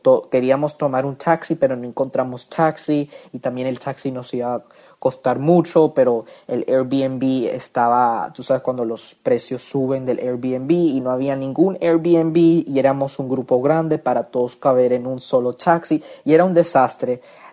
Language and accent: Spanish; New York, United States; somos de New York, estamos estudiando en París